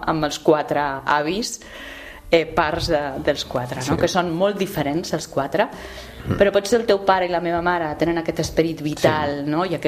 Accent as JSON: {"language": "Catalan", "town": "Zaragoza", "region": "Aragon", "country": "Spain", "second_language": "Catalan", "moved": "as an adult", "lives_now": "Barcelona, Spain", "said": "després vaig venir a Barcelona, jo sóc de Saragossa, vaig venir a Barcelona a estudiar Belles Arts"}